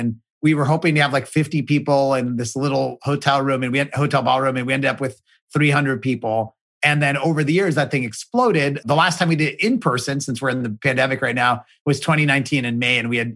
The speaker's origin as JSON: {"language": "English", "town": "Pittsburgh", "region": "Pennsylvania", "country": "United States", "tie": "born or raised there", "said": "But I grew up in Pittsburgh, which is where the Steelers thing comes from."}